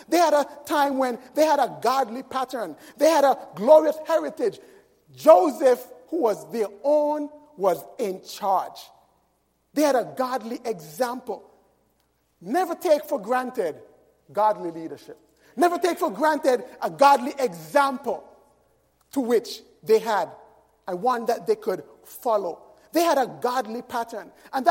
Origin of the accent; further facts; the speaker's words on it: Nevis, St. Kitts & Nevis; I can recall as a child growing up in Nevis when we had vacation Bible school teams who would come to our islands